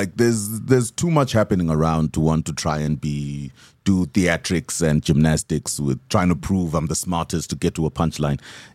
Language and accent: English; Zimbabwe; I'm from Zim, so I can speak Zulu, but you can tell my Zulu is not here.